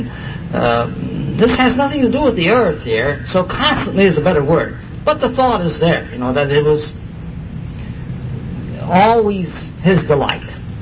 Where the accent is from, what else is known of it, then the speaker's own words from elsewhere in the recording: Chicago, Illinois, United States; My wife comes from Detroit, but I come from Chicago.